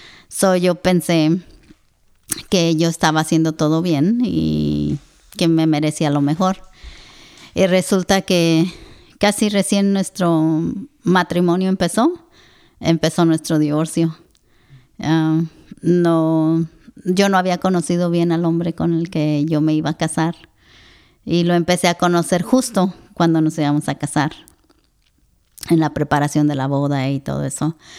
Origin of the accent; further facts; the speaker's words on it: Michoacán, Mexico; Yo nací en México, en Michoacán. El famoso Michoacán.